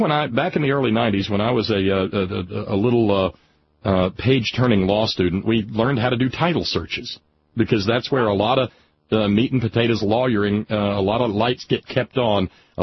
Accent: the South, United States; I'm sorry, Yankee just comes out of my mouth, I'm a Southerner.

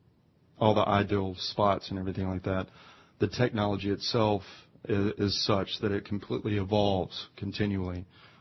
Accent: North Carolina, United States; I grew up in Appalachian Mountains in North Carolina. I'm a good old boy myself

